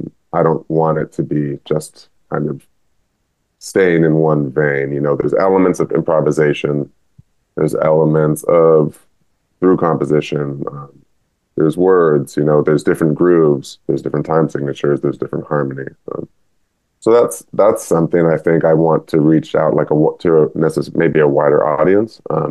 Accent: Berkeley, California, United States; I think just being here in the Bay Area, I was raised in Berkeley, the community

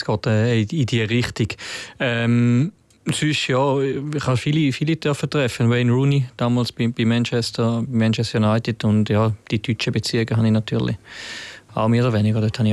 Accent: Switzerland; dass du in Argentinien ganz sicher zum Beispiel ein anderes Verhältnis zu Korruption etc. hast, als bei uns in der Schweiz hast.

